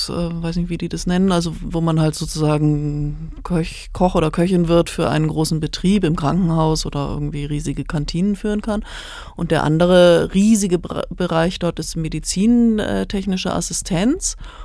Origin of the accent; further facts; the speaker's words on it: Munich, Bavaria, Germany; now in Berlin, Germany; Also ich bin aus München nach Berlin gegangen, da stand auch noch die Mauer